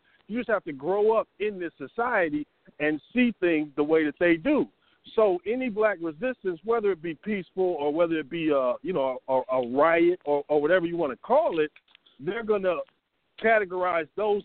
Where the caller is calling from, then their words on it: Atlanta, Georgia, United States; I'm in Atlanta, man.